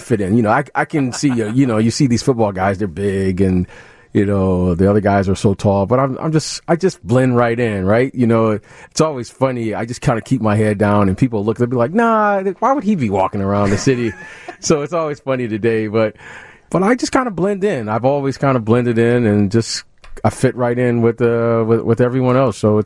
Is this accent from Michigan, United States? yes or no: yes; Detroit, Michigan, United States; born or raised there